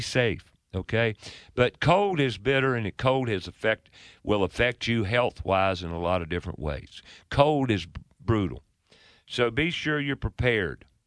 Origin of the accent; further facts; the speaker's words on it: Charlotte, North Carolina, United States; I was born and raised in Charlotte, and the weather has changed a bit, gotten seasonally a little warmer in the winter.